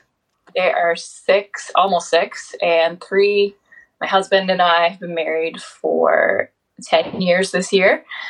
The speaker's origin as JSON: {"language": "English", "region": "Nova Scotia", "country": "Canada", "tie": "born or raised there", "said": "I am from Cape Breton. I was born here, raised here."}